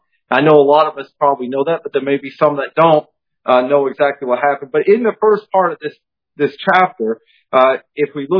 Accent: New England, United States; I'm from New England originally, okay?

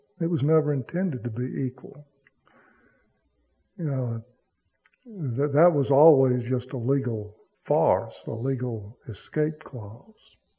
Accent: Mississippi, United States; And of course, he knew I was from Mississippi, and we would have coffee together and talk together.

